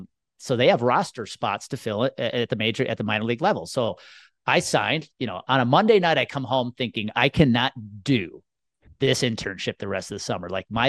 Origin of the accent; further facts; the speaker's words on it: Milwaukee, Wisconsin, United States; I grew up 30 miles outside of Milwaukee.